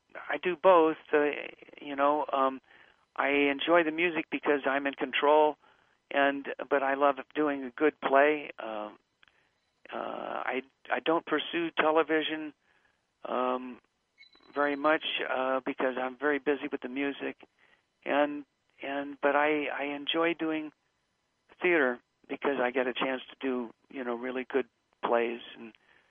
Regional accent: California, United States; Yeah, we're both from California.

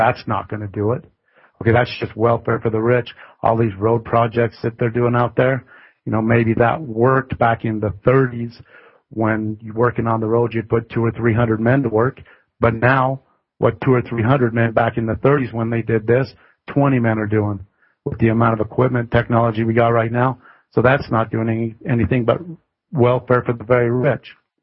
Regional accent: Utah, United States; And so that's why, because I'm from Utah.

